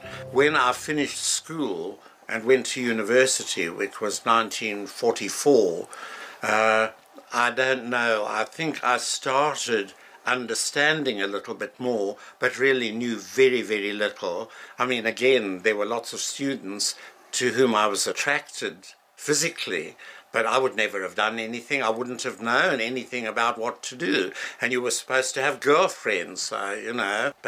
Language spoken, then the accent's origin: English; South Africa; moved away as an adult; now in Australia; I've just turned 90. I am a South African, but I've been living in Sydney and Melbourne for the last nearly 40 years.